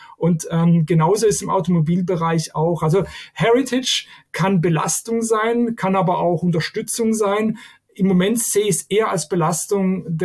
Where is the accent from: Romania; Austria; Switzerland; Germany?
Switzerland; aber bei uns in der Schweiz und auch in anderen Ländern steigt Abo stärker